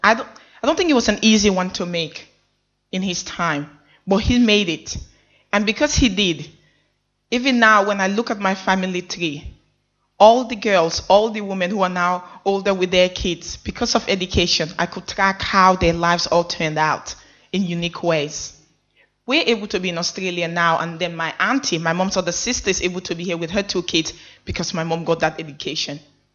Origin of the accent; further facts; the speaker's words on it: Sierra Leone; born there; I was born in Sierra Leone.